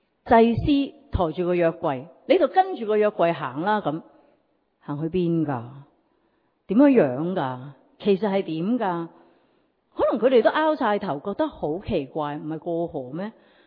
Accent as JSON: {"language": "Cantonese", "country": "Hong Kong", "said": "本来我哋香港人好难明白嘅"}